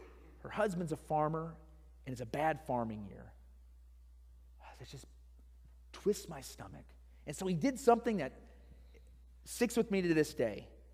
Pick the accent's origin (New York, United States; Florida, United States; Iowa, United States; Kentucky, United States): Iowa, United States; I grew up in Iowa. I was not a farmer. I grew up in a town of 14,000.